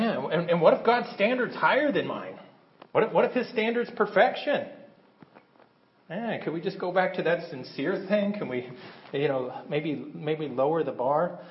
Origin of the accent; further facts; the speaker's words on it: United States; born there; I was born in America, and I believe that America.